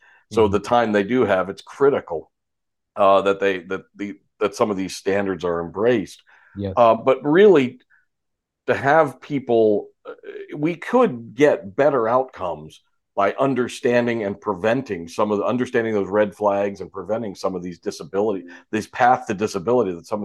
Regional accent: New Jersey, United States; I was originally from New Jersey, North Jersey, South Jersey

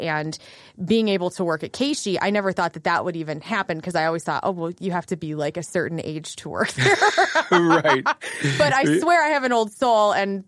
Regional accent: West Frankfort, Illinois, United States; I was born in Carbondale, Illinois.

